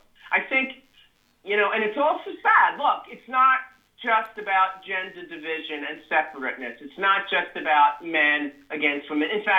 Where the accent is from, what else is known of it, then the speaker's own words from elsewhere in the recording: New York, United States; Now, as a New Yorker, you know you get there